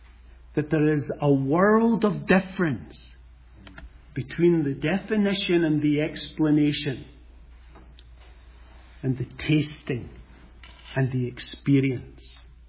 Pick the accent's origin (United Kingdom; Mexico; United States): United Kingdom; Scotland; I come from Scotland. Now, I don't know whether any of you have ever been in Scotland.